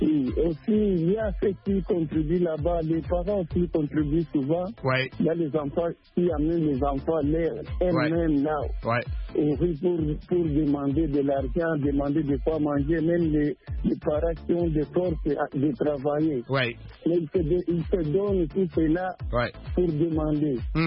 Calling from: Bujumbura, Bujumbura Mairie, Burundi; On est bien rangé, tout va bien ici chez nous au Burundi.

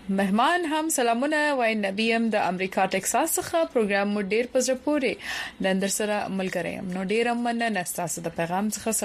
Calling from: Saudi Arabia; زه د سعودي عرب نه يم.

